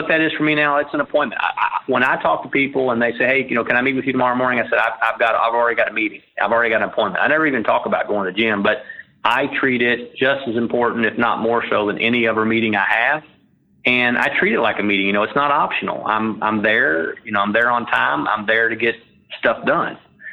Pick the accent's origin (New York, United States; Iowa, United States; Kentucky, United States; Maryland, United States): Kentucky, United States; You know, I grew up in Kentucky and, you know, was a farm boy and more of a common sense guy.